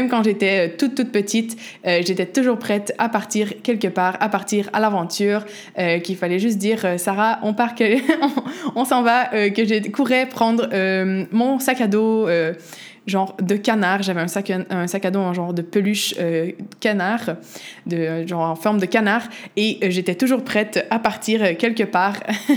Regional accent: Quebec, Canada; accent: Quebec; also born or lived in Portugal; moi, je suis née au Québec. Tu l'entends peut-être dans mon accent. donc, je suis née au Québec d'un père portugais et d'une mère québécoise. Mais quand j'étais jeune, j'ai vécu quelques années au Portugal avant de retourner au Québec où j'ai principalement grandi.

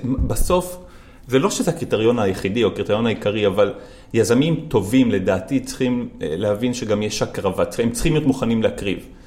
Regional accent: Ra'anana, Central District, Israel; also born or lived in Afula / South America; אבל חייתי הרבה שנים בדרום אמריקה וגדלתי ברעננה.

